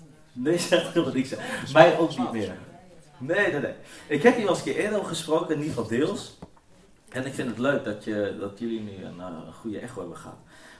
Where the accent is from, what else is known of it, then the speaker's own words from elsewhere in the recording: Gelderland, Netherlands; born there; Maar ik ben geboren in de Achterhoek.